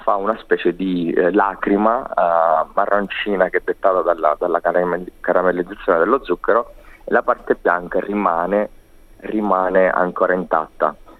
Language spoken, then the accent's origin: Italian; Sicily, Italy; born there; Essendo siciliano, nato alle pendici dell'Etna